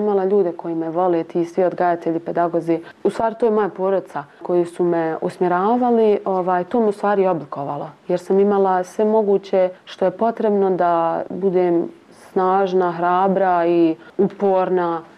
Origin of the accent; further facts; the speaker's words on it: Sarajevo, Federation of Bosnia and Herzegovina, Bosnia & Herzegovina; rekla sam da dolazim iz Sarajeva